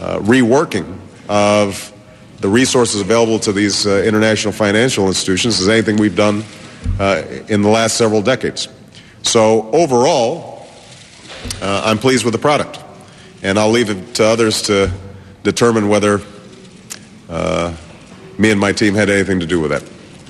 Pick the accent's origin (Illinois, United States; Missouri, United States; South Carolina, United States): Illinois, United States; You look at a company like Caterpillar in my home state of Illinois